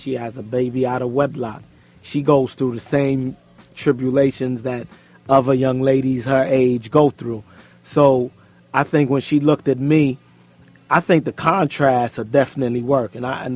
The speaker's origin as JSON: {"language": "English", "region": "West Coast", "country": "United States", "said": "Just because I'm from the West Coast, I need to have a West Coast manager."}